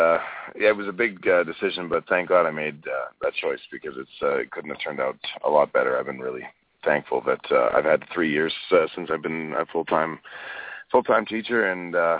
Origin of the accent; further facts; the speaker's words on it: Canada; I really love being a Canadian and then just playing in Canada.